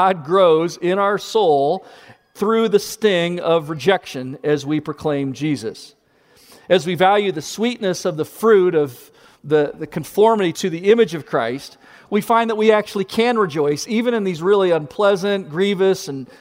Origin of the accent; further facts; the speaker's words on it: Midwest, United States; I grew up in the Midwest, hadn't traveled much, hadn't even heard of a date shake.